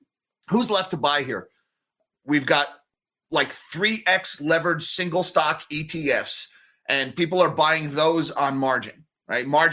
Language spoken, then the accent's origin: English; Northeast, United States; I grew up in the Northeast. We don't have Buc-ee's up here.